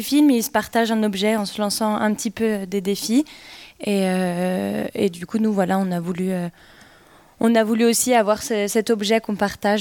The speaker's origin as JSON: {"language": "French", "town": "Lyon", "region": "Auvergne-Rhône-Alpes", "country": "France", "said": "Et nous, on vient de Lyon."}